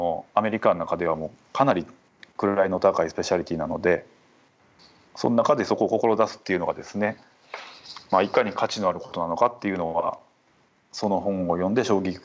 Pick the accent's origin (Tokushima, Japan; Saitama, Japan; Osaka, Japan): Tokushima, Japan; これを僕は大学4年生の時に地元の徳島